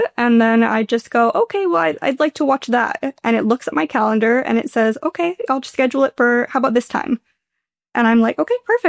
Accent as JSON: {"language": "English", "town": "San Diego", "region": "California", "country": "United States", "said": "Second, I'm from San Diego, California."}